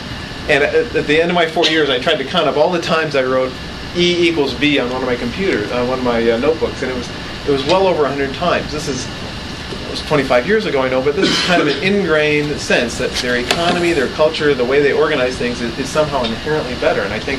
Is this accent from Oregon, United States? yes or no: no; Peoria, Illinois, United States; I'm from Peoria, Illinois, a few miles outside of Peoria, Illinois, in a small town called Mossel. And my parents live in the same house that they did when I was born 43 years ago.